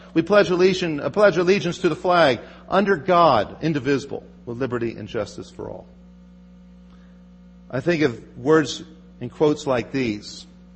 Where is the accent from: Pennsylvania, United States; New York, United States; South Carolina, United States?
Pennsylvania, United States; Philadelphia; I grew up in Philadelphia, just west of Philadelphia. All around me are brown signs.